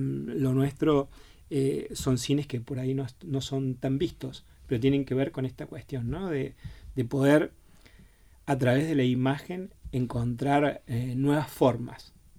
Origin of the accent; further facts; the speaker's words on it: Córdoba, Argentina; yo específicamente soy de Córdoba y bueno, en mi ciudad había varios centros o campos de concentración